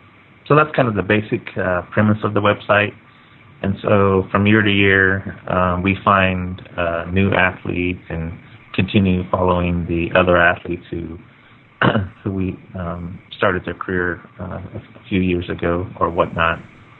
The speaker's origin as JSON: {"language": "English", "region": "Oklahoma", "country": "United States", "said": "Well, you know, I'm from the Pawnee Nation tribe of Oklahoma. That's my nation."}